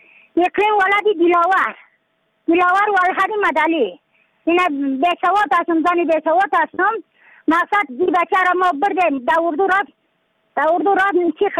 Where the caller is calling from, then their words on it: Badakhshan, Afghanistan; از بدخشان هستم مرکز بدخشان